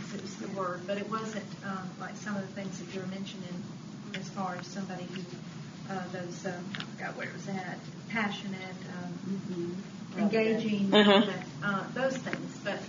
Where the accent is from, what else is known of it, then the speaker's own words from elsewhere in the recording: East Coast, United States; I'm from the East Coast, and it's a little bit more challenging getting women speakers for retreats